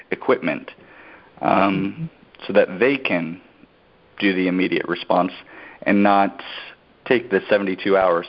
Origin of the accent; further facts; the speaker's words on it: California, United States; You know, as a Californian, we may not get the hurricanes, but we get everything else.